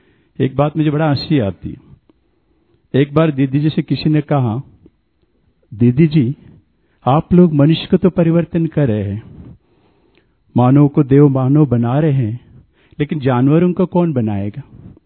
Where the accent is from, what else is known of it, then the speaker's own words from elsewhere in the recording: South India, India; मैं दक्षिण भारत का रहने वाला हूं